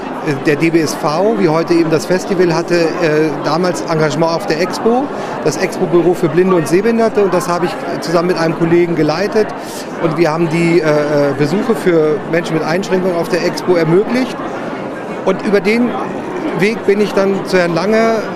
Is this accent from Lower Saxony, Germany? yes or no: yes; Lower Saxony, Germany; bringe mich als Niedersachse absolut gerne ein.